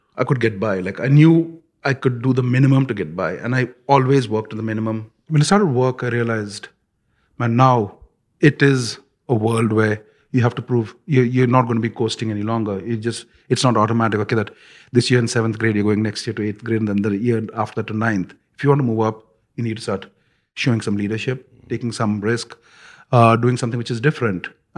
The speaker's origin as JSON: {"language": "English", "country": "India", "tie": "born or raised there", "said": "when I grew up in India, labor was cheap."}